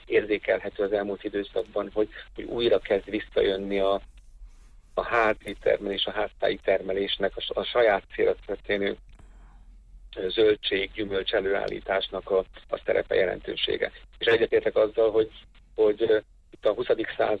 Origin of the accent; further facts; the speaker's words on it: Hungary; Én gyerekkoromban is emlékszem rá, én is vidéken nőttem föl